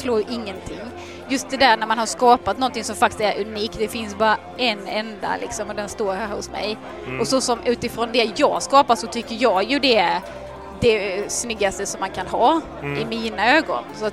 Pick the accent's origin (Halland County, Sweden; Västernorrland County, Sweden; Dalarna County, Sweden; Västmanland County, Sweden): Halland County, Sweden; Halmstad; now in Laholm, Sweden; Jag är född och uppvuxen i Halmstad, bor numera i Laholm, eller till och med utanför Laholm på en gård.